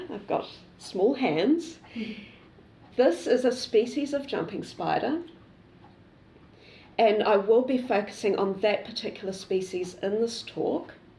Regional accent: Tauranga, Bay of Plenty, New Zealand; also born or lived in Kenya; I'm originally a New Zealander. I grew up in a place called Tauranga, and I can't resist showing a few photos. So this is my hometown

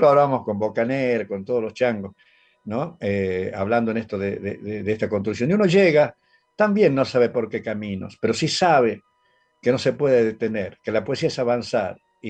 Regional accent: Rosario de la Frontera, Salta, Argentina; Y eso era allá por mi pueblo en Rosario la Frontera, me acuerdo, mi madre.

